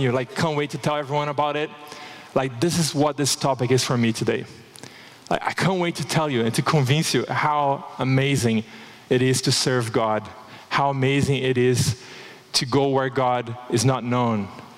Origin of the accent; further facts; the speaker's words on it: Brazil; I was in Brazil last week. I'm from Brazil.